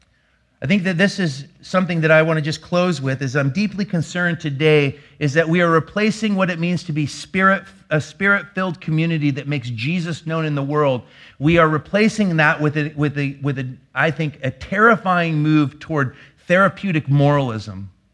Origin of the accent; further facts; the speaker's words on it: Portland, United States; because I'm from Portland and we are the most self-conscious human beings on the planet